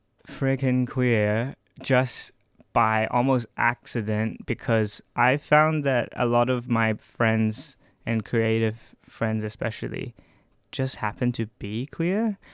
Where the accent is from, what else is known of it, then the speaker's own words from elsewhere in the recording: Sydney, New South Wales, Australia; now in Melbourne, Australia; So my father's Australian, so I'm an Australian citizen since birth, but they're from the Sydney side, and we came to Melbourne to look for university opportunities, and I just came here to study architecture, and that was 2020